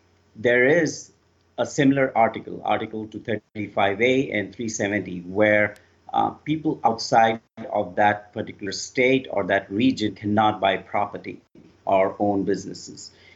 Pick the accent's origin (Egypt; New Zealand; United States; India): India; As an Indian Muslim or a minority in the country of India, we have these issues.